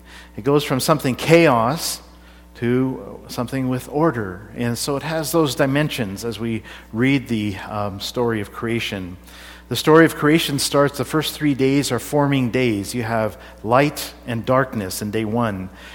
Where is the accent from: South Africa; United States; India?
India; now in Canada; I know this was a real issue when I came from Canada, from India to Canada. It was not easy. It was like a culture shock